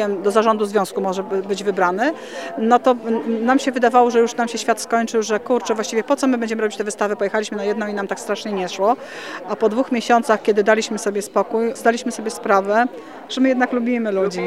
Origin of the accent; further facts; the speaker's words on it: Lublin Voivodeship, Poland; now in Kraków, Poland; Ja pochodzę z Lubelszczyzny.